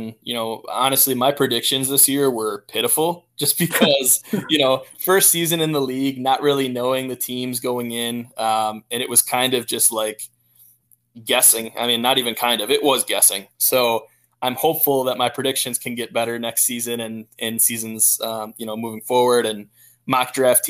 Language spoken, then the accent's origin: English; Wisconsin, United States; Yeah, so I'm from Wisconsin, so that's kind